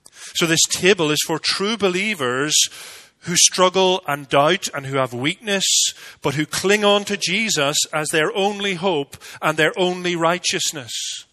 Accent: Northern Ireland, United Kingdom; Protestants, where I grew up in Northern Ireland

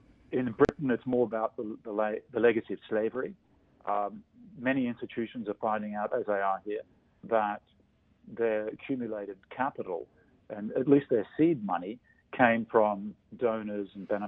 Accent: Australia; including where I come from, Australia, as you can guess from my accent

